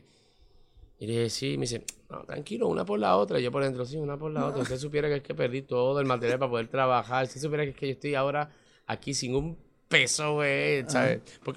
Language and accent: Spanish; Puerto Rico; yo vengo de Puerto Rico, tengo mi material